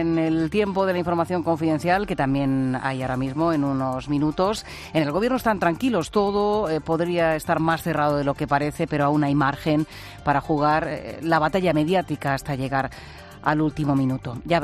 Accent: Region of Murcia, Spain; PAOK será en mi pueblo, en Murcia, pero se dice el PAOK, ¿no? Bueno, los griegos son bastante parecidos a los murcianos, ¿eh?

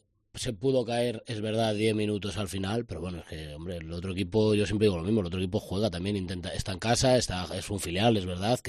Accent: Ribadelago, Castile and León, Spain; estuve en mi pueblo, en Riva del Lago, el fin de semana, y lo comentaba con gente de ahí del pueblo

